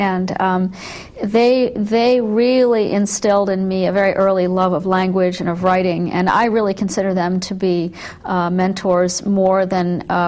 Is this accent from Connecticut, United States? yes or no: yes; Connecticut, United States; I'm from Connecticut, a New Englander for the first half of my life, and then moved to the Washington area a long time ago.